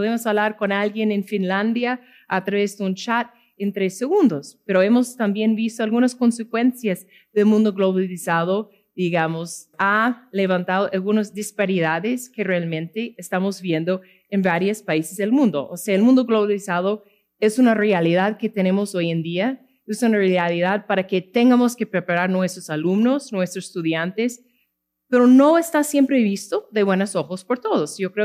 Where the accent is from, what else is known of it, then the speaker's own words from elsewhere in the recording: Wallingford, Connecticut, United States; Spanish is a second language; Yo crecí, como William dijo, en Wallingford, Connecticut. Queda entre Nueva York y Boston. Crecí en una familia de clase media.